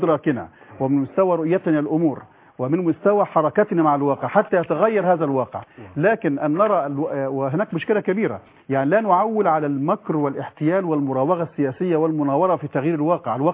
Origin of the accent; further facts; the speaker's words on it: Egypt; كلنا كمصريين يعني قلقين جدا جدا على بلدنا